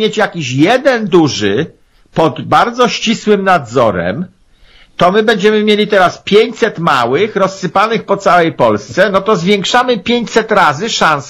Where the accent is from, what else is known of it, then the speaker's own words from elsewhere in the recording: Pomeranian Voivodeship, Poland; Pan z Pomorza, ja z Pomorza.